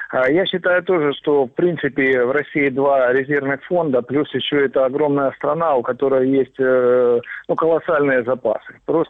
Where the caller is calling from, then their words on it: Sievierodonetsk, Luhansk Oblast, Ukraine; Алло, это Северодонецк